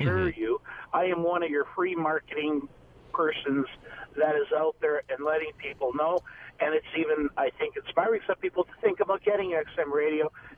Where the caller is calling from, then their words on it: Newmarket, Ontario, Canada; I'm calling from, I'm on my way to work from Newmarket down to the city on Bayview Avenue, Toronto.